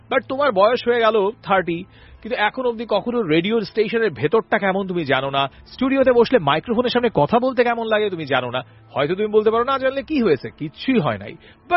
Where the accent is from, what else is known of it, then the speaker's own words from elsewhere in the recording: Dhaka, Dhaka Division, Bangladesh; দিন শেষে আমার জন্মস্থান, আমার বসবাস ঢাকা, ঢাকার প্রত্যেকটা মানুষকে ধন্যবাদ জানাতে চাই।